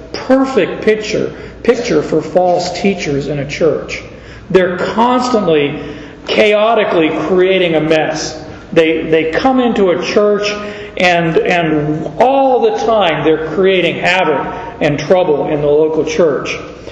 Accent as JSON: {"language": "English", "town": "Phoenix", "region": "Arizona", "country": "United States", "tie": "born or raised there", "said": "I was raised in Arizona, so in Phoenix I didn't have to worry about snow, and neither did we have to worry about an ocean."}